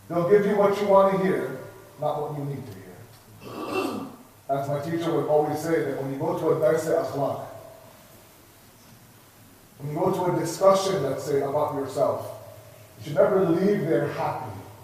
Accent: Toronto, Ontario, Canada; Born and raised in Toronto

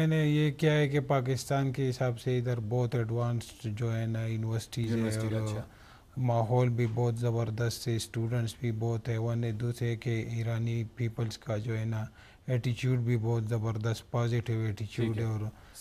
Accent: Pakistan; now in Tehran, Iran; basically میں پاکستان سے،

